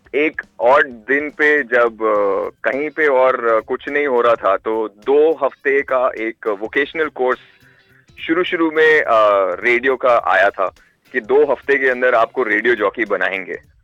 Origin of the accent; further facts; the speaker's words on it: Delhi, India; मैं बेसिकली दिल्ली से हूँ। मैं दिल्ली की पैदाइश है।